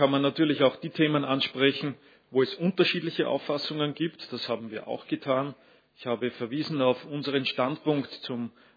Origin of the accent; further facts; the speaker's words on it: Austria; dass wir uns als Österreicher gerne auch in den Dienst der Präsidentschaft stellen